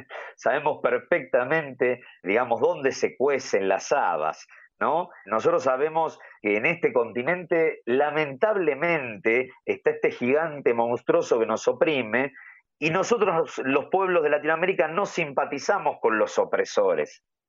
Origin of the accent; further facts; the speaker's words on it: Argentina; porque soy argentino y es un movimiento de mi país